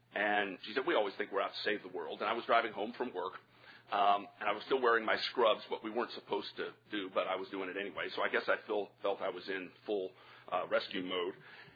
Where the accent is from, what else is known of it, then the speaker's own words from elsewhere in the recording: St. Louis, Missouri, United States; held in my hometown of St. Louis in 1955